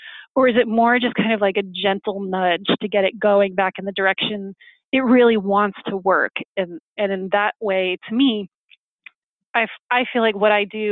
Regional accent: Northeast, United States; I love trees. I'm from the Northeast, and so trees are just really appealing to me.

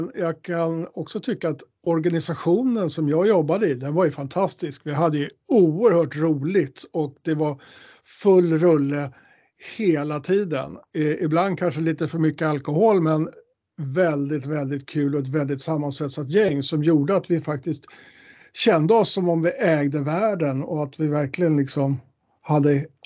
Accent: Sweden; Jag är svensk och jag började i Sverige

